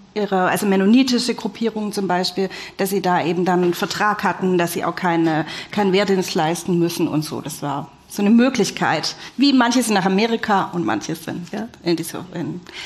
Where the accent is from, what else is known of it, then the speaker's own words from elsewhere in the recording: Baden-Württemberg, Germany; ich bin Schwäbin